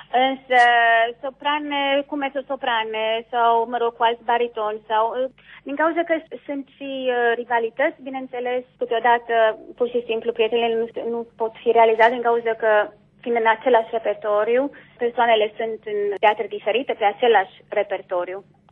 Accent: Bucharest, Romania; moved away; Concertul a avut loc aproape la zi, în data când noi am emigrat din România. Adică eu m-am întors, după 40 de ani m-am întors la București.

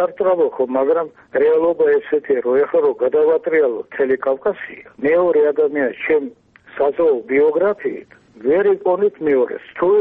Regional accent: Tbilisi, Georgia; born there

